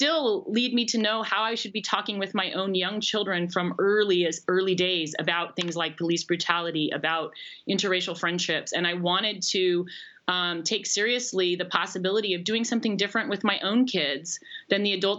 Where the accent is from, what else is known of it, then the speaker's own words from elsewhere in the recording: Denver, Colorado, United States; So I grew up in Denver, Colorado, during the era of busing to secure integrated schools.